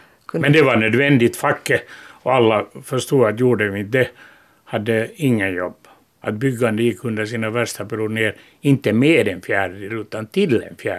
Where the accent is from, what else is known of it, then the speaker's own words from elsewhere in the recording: Turku, Southwest Finland, Finland; Och i min hemstad Åbo så skedde det en total segregering, och det var inte bra för någon.